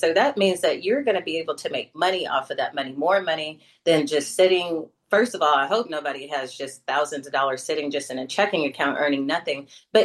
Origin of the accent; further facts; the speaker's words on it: Midwest, United States; And I'm from the Midwest, so I grew up on casseroles. I can make a casserole out of anything.